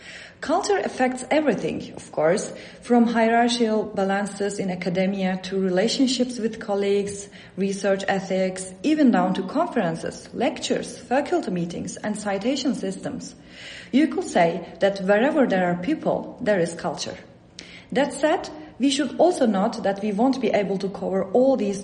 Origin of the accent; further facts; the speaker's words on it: Turkey; now in Basel, Switzerland; I'm from Turkey. I studied law there, completed my master's and PhD, got my lawyer's license